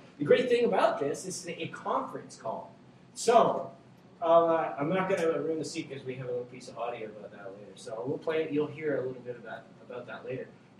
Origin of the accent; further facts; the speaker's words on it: Canada; I'm Canadian.